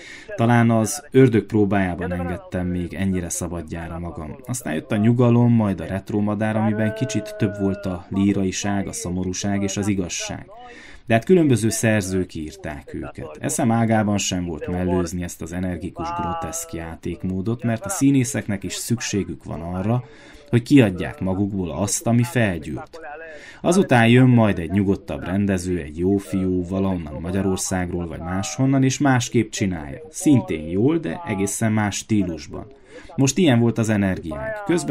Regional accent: Betlehem, Bistrița-Năsăud, Romania; Úgy, ahogyan láttam én akkoriban a szülővárosomban, Betlehemben, Besztercem mellett.

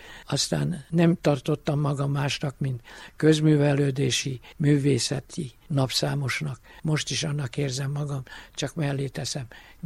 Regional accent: Târgu Mureș, Mureș County, Romania; Marosvásárhelyen születtem, ott nőttem fel, itt élek most is.

